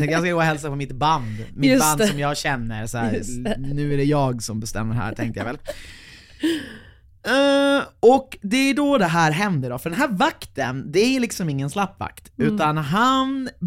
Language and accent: Swedish; Vindeln, Västerbotten County, Sweden; Och de är från Vinden, från där jag är från. Och ni som vet, ja, Vinden ligger 5 mil utanför Umeå